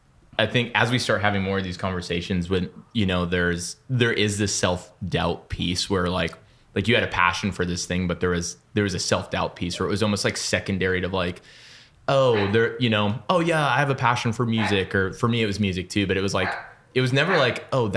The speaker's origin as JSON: {"language": "English", "region": "Minnesota", "country": "United States", "said": "because I'm from Minnesota. So I would go home to Minnesota"}